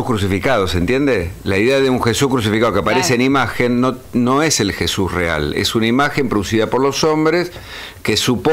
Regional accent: Santos Lugares, Buenos Aires Province, Argentina; pues somos de Santos Lugares. Y ahí nos criamos

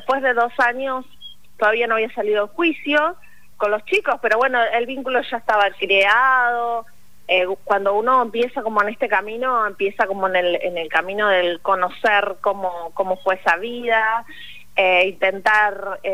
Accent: San Andrés de Giles, Buenos Aires Province, Argentina; ella estaba en el hogar acá de mi pueblo, que es San Andrés de Giles

